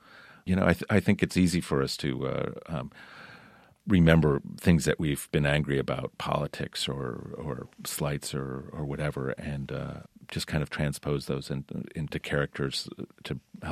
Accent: Town Line, New York, United States; growing up in Town Line, I always felt like it was the middle of nowhere. But suddenly I found out that there was this deep, rich history of the place I had grown up.

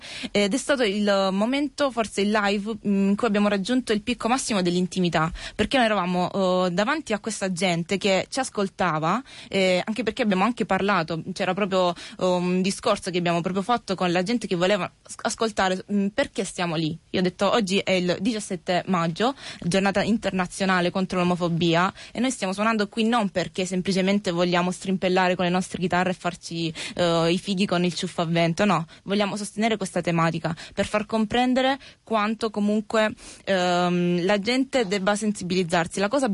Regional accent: Apulia, Italy; siamo del Salento, provincia di Lecce.

